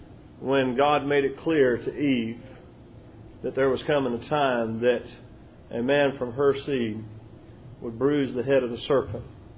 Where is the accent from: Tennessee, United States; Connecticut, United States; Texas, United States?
Texas, United States; and that's the last time I'll say it that way because I'm from Texas.